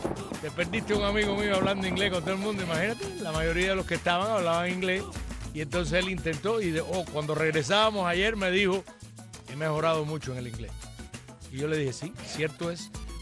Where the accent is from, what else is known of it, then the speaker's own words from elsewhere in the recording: Cuba; soy una cubana